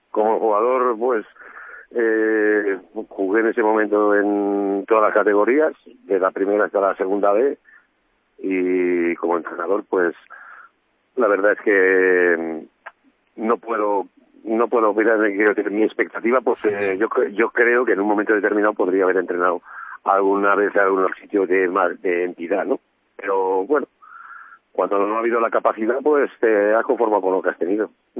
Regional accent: Tortosa, Catalonia, Spain; Sí, soy catalán, sí. De Tortosa.

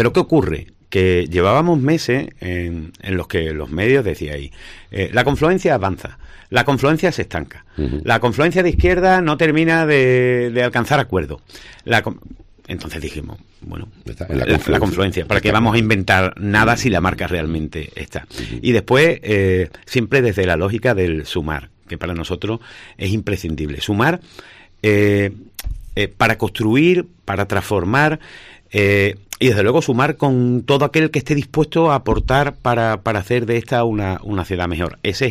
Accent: Jerez de la Frontera, Andalusia, Spain; A nosotros nos duele esta ciudad. Somos de Jerez y queremos que Jerez avance.

